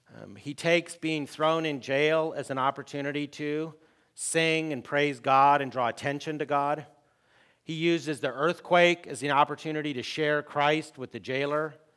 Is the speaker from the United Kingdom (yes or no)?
no; Minnesota, United States; I'm actually from Minnesota.